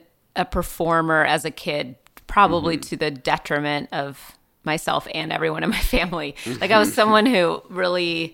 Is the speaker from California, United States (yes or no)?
no; Washington, United States; I grew up outside Seattle in the suburbs, and I never really thought like I'm gonna move to LA and try to make it.